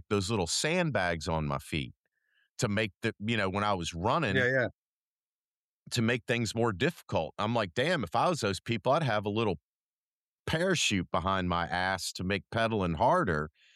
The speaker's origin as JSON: {"language": "English", "region": "the South", "country": "United States", "tie": "born or raised there", "said": "I grew up in the South and we just were like, why is that guy wearing satin shorts?"}